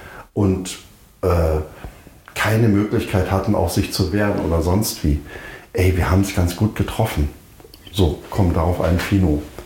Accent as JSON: {"language": "German", "region": "East Germany", "country": "Germany", "said": "ich als Ossi bin mit den Ostdeutschen immer sehr, sehr unzufrieden"}